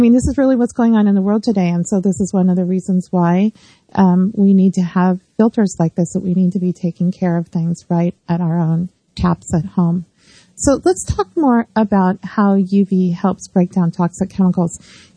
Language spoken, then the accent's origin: English; California, United States; I'm originally from California